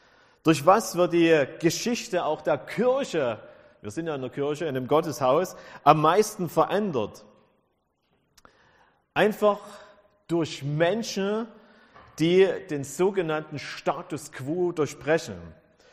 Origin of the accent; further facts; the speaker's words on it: Leugersdorf, Saxony, Germany; Ich komme aus Leugersdorf. Das liegt ja Richtung Stolberg raus, so auf der anderen Seite von Chemnitz. Bin verheiratet seit fast 25 Jahren mit einer tollen Frau.